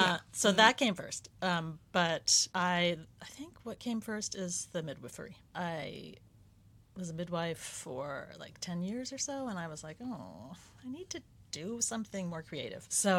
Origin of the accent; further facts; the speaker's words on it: Westchester, New York, United States; I grew up in Westchester.